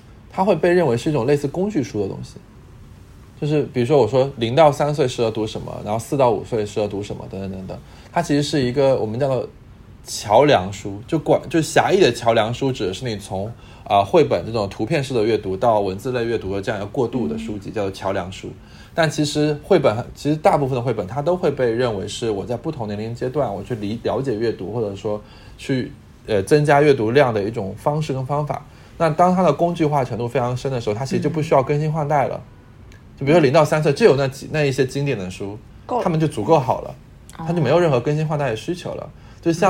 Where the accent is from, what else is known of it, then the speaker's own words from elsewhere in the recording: Fujian, China; 尤其是我是一个福建人嘛，就是有比较强的这种乡土情节的啊